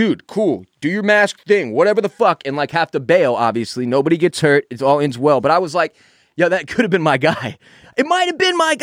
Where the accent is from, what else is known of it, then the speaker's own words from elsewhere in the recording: Houston, Texas, United States; I've been around guns my whole life, so I'm not particularly alarmed by this, being from Texas and growing up in Houston and having a lot of friends who hunt and shit.